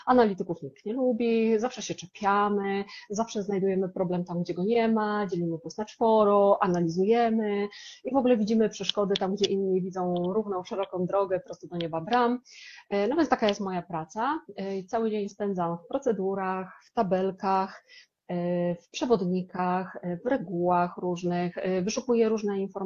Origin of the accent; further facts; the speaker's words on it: Wrocław, Lower Silesian Voivodeship, Poland; Ja jestem z Wrocławia